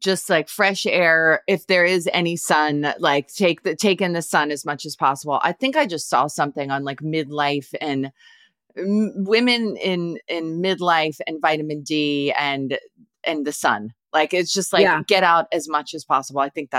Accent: Canada; now in United States; I'm a Canadian living in rural Pennsylvania

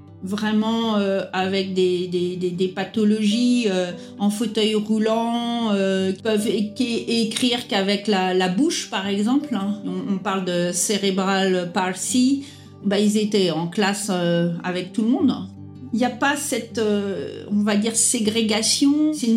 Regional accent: Paris, Île-de-France, France; moved away as an adult; also born or lived in Sèvres; parisienne. J'ai habité à Paris et à Sèvres. Alors, on avait une vie confortable en France. Et si on a quitté la France

